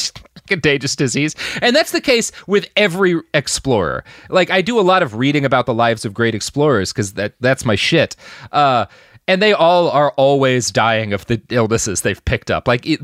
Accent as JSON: {"language": "English", "region": "the South", "country": "United States", "said": "I come from the South. I can't not shoot somebody."}